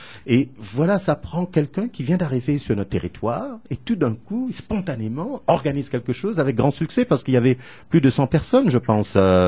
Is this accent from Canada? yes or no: yes; Canada; comme on dit bien chez nous au Canada français